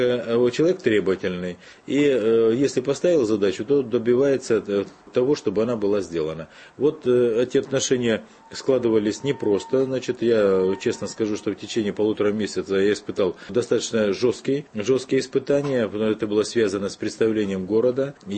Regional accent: Krasnodar, Krasnodar Krai, Russia; Ну, я человек города, я краснодарец, я кубанский казак

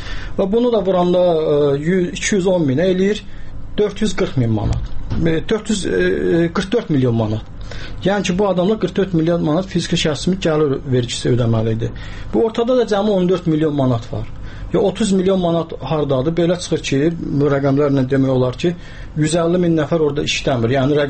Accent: Nakhchivan, Azerbaijan; Mən həm də Naxçıvanlıyam və biraz da Naxçıvanlı kimi çıxış eləmək istəyirəm.

